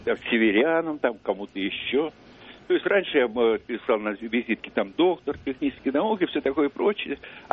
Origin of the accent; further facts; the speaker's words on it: Moscow, Russia; я из Москвы.